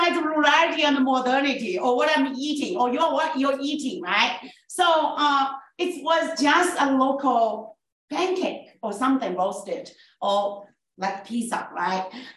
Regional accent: Canada; I said, I'm Canadian.

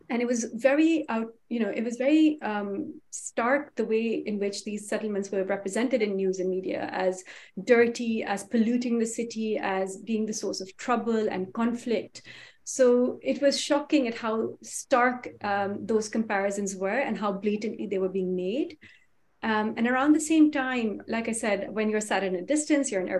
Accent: Islamabad, Islamabad Capital Territory, Pakistan; I grew up in Islamabad. It's the only city I've known. My parents moved there in 83. That's the same year I was born. It was a very small city, clean and green, neat and tidy, well-ordered

